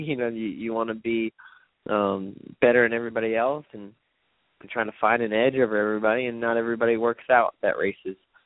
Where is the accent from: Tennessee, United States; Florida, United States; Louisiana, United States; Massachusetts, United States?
Florida, United States; also born or lived in Daytona; mainly because I was born at Halifax Hospital in Daytona, and I'm from South Florida, so it's like a home race for me.